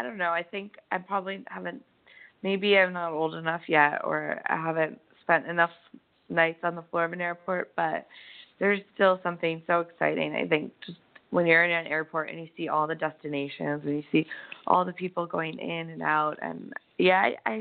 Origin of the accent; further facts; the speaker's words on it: Southampton, New York, United States; I actually just finished the first draft of a book about farmers in my hometown, Southampton, which is also known as the Hamptons.